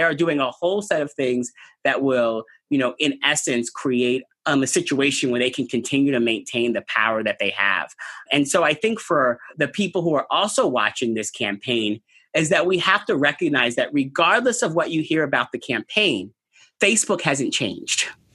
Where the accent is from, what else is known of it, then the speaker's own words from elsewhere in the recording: New York City, New York, United States; I hate going to DC. It's like not my favorite thing. I'm a New Yorker.